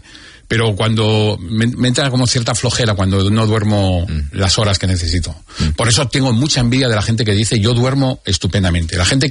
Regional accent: Oviedo, Asturias, Spain; moved away as an adult; now in Esplugues de Llobregat, Spain; yo viví crecí en Oviedo, mis padres eran de Cangas de Narcea, y con 40 y pico años me ofrecieron un puesto

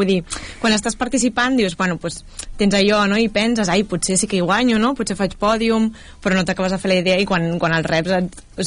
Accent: Barcelona, Catalonia, Spain; De Barcelona, soc nascuda a Barcelona i visc a Barcelona.

